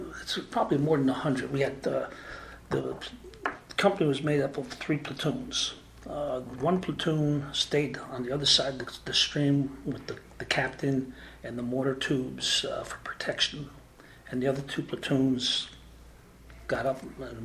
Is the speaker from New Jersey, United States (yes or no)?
yes; Linden, New Jersey, United States; No, I grew up in New Jersey, Linden, New Jersey.